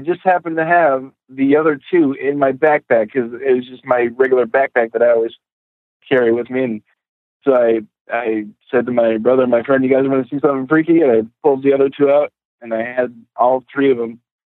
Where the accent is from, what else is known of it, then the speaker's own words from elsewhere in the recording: Alaska, United States; because I'm originally from Alaska, so I like the real camping.